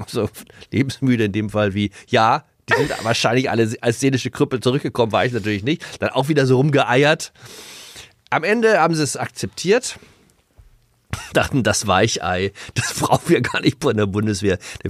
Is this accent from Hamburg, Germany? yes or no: yes; Hamburg, Germany; Also als ich groß geworden bin, 70er, 80er, also jedenfalls an dem Gymnasium, an dem ich war, Hamburger Norden